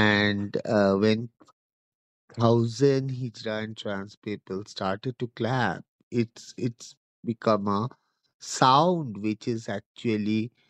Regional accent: Kolkata, West Bengal, India; from Kolkata, West Bengal, India. So I just, as a trans person, I started activism since 20 years ago.

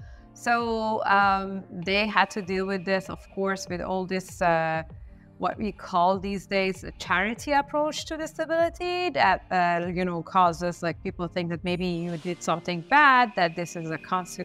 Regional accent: Iran; English is a second language; And then in Iran, at that time especially, enrolling in public college was very competitive.

